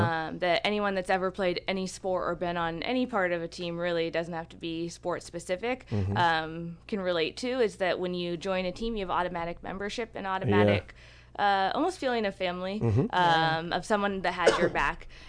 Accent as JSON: {"language": "English", "town": "Seattle", "region": "Washington", "country": "United States", "tie": "born or raised there", "said": "Yeah, I grew up in Seattle. I actually just recently relocated back to Seattle for this work."}